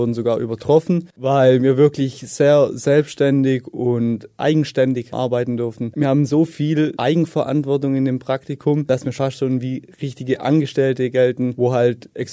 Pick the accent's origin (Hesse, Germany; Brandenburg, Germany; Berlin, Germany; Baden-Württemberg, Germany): Baden-Württemberg, Germany; Rietheim; also born or lived in Tuttlingen; bin geboren in Tuttlingen, aufgewachsen dann in Rietheim und habe mein Abitur dann später in Speichingen gemacht.